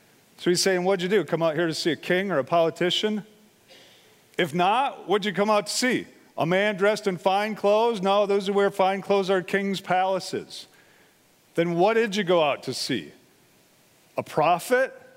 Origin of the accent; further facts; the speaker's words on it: United States; I love living here. I love being an American. I love the freedoms that we have.